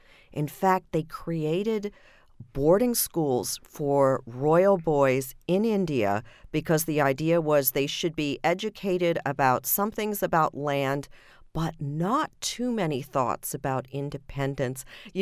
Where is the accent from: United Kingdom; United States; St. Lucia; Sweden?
United Kingdom; born there; It's mixed. My mother is from Germany. My dad is from India, and I was born in Britain.